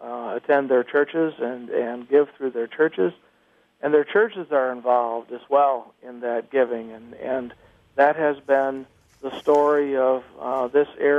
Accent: Holland, Michigan, United States; I grew up in Holland

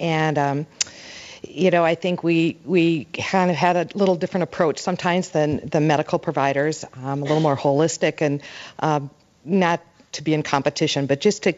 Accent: Green Bay, Wisconsin, United States; I grew up in Green Bay

